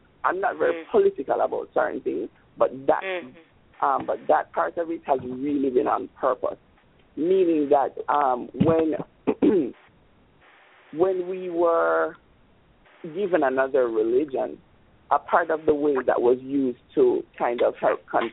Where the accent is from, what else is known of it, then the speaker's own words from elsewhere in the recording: Jamaica; I'm Jamaican, yeah?